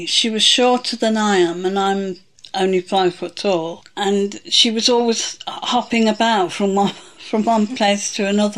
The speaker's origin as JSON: {"language": "English", "town": "Nottingham", "region": "East Midlands", "country": "United Kingdom", "tie": "born there", "said": "I was born in Nottingham"}